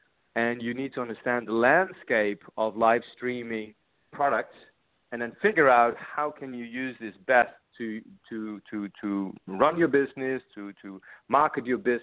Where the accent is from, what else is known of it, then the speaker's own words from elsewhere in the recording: Netherlands; English is a second language; I'm actually from the Netherlands, but you know, The Netherlands is a tiny little country next to Germany, so we all happen to, you know German pretty well.